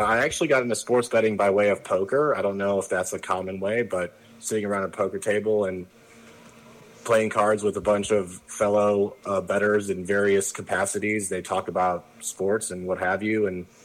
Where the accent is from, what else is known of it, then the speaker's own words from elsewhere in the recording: Ohio, United States; I'm biased. I'm from Ohio.